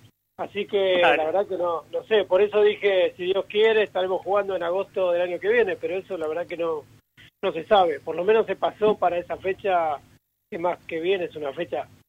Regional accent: Argentina; como tanto argentino

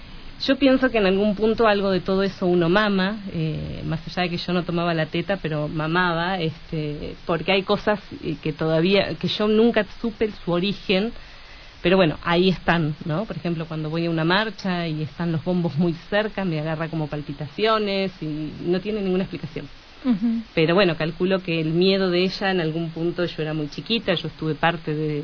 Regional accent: Mexico; Mi infancia es mexicana, mi lengua madre es mexicana. Yo llego a México y en 2 días ya parezco una mexicana más de cómo hablo, ¿no? Ya tengo tonada, tengo algunas letras, como escucharán a veces en la pronunciación, que me han quedado.

